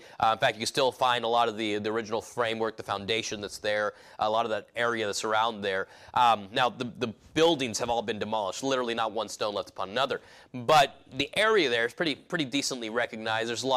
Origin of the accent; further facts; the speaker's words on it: California, United States; Now, I grew up in California, but I was in a very small town. The town right now is 80,000 people. It's just a tiny little town.